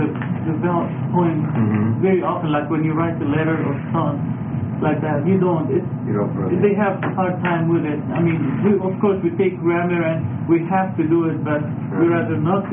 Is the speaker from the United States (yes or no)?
no; Israel; English is a second language; I was born and raised in Israel. I'm half Jew. My mother is Jew, my dad is an Arab. But I've learned Hebrew for 12 years.